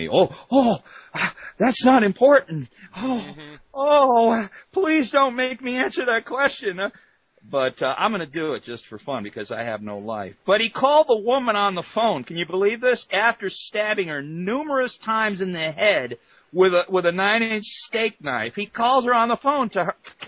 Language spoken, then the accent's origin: English; Detroit, Michigan, United States; especially growing up in Detroit.